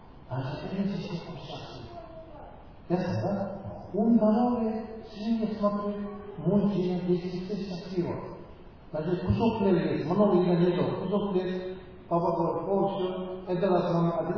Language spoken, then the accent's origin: Russian; Russia; я тоже россиянин.